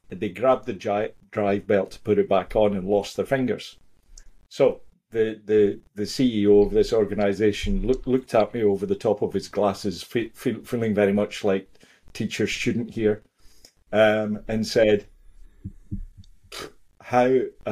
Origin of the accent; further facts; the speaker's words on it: Scotland, United Kingdom; also born or lived in Africa / Netherlands / Middle East; I've actually just returned, as some may tell by my accent, to Scotland after 14 years of not living here. So I've lived in Africa for a while. I lived in the Netherlands for a few years